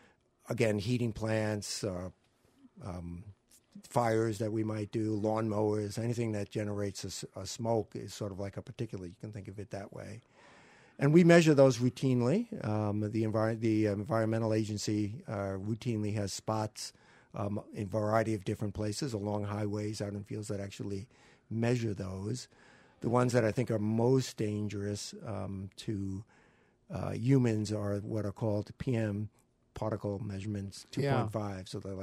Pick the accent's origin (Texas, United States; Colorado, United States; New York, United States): New York, United States; I mean, obviously, I grew up in New York.